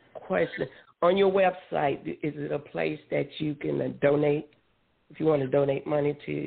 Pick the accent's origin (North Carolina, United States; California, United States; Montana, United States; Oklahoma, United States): North Carolina, United States; I'm originally from Anson County, and I do like to give back to my hometown